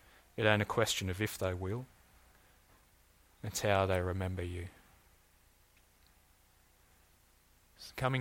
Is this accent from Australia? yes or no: yes; Australia; We are not Australian. I mean, we are Australian, aren't we?